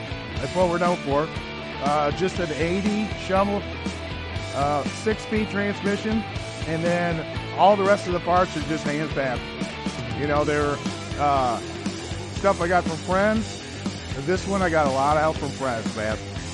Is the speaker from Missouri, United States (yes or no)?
yes; St. Louis, Missouri, United States; I'm from St. Louis, Missouri, and you're watching Grease and Gears TV.